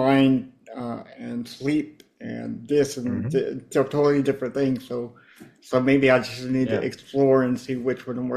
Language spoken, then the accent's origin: English; United States; Well, me as an American citizen, you always see all these companies getting richer and richer and overprice everything here in America.